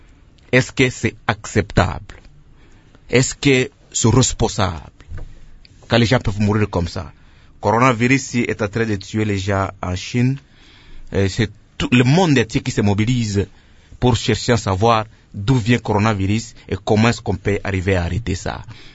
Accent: North Kivu, DR Congo; Mais chez nous, à l'Est, dans la province de Nord-Kivu, dans la province de l'Ituri, on ne parle pas de la gratuité.

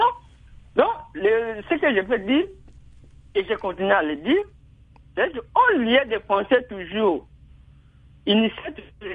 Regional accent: Mondjoku, Tshopo, DR Congo; Moi, personnellement, je suis né au village. Je suis né dans, à Mondjoku, dans le territoire de Bukungu et dans la province de la Chopin.

